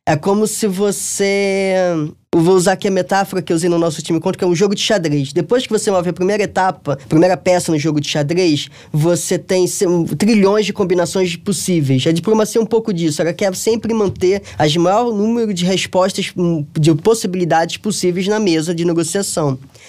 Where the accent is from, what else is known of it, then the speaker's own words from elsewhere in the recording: Brazil; não analisaria a diplomacia chinesa da mesma forma que eu, que sou brasileiro